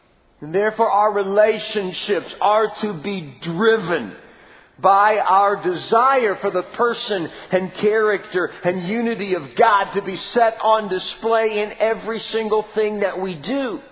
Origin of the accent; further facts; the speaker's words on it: Ohio, United States; I remember that he used to visit us when we grew up in Ohio, and we lived in a neighborhood, which meant we had neighbors.